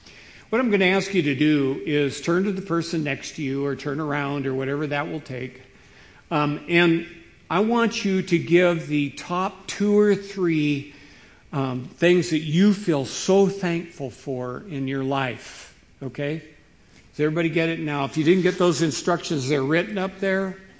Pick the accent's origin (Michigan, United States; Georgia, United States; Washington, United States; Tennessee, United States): Washington, United States; Seattle; I remember I was raised in Seattle, and Seattle is full of Norwegians, Swedes, Germans, especially in the fishing industry.